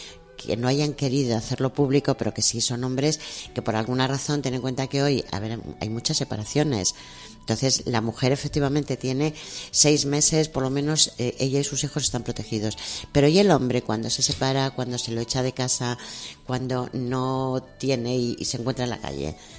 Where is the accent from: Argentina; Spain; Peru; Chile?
Spain; Castile; yo vengo de un pueblo de Castilla y las casas eran enormes.